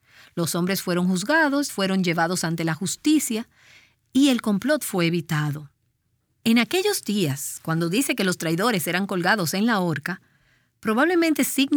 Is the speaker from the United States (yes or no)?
yes; Pennsylvania, United States; born there; William Penn, el fundador del estado donde yo nací, Pensilvania